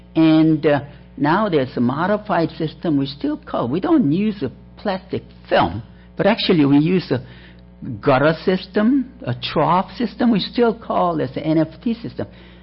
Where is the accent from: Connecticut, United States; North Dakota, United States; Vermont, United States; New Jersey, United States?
North Dakota, United States; Fargo; I'm from Fargo, North Dakota. It's a cold country. The usually growing season is very short, about 110 days.